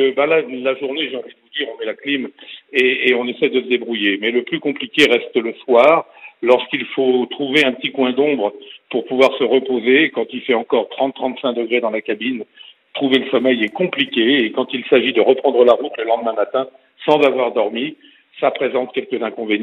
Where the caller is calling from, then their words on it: Bourgogne-Franche-Comté, France; je suis dans Lyon. Je suis près d'Auxerre.